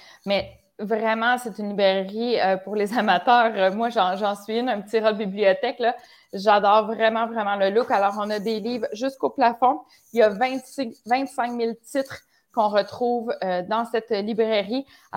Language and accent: French; Quebec, Canada; accent: Quebec; les Français, des fois, ont de la misère à comprendre notre accent québécois.